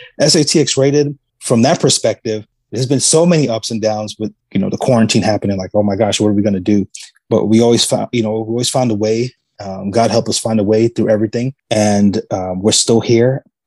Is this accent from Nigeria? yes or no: no; New York, United States; being born and raised in New York, even though we went to certain things, we didn't always do the touristy things.